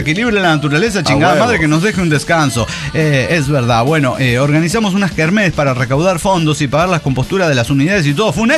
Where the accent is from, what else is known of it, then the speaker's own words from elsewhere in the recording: Ravenna, Emilia-Romagna, Italy; Estuve 4 días en mi ciudad natal Ravenna porque luego tenía que irme a Barcelona.